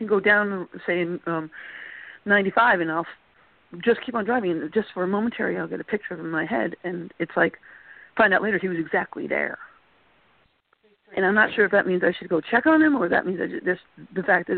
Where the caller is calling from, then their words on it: South Carolina, United States; I'm calling from South Carolina.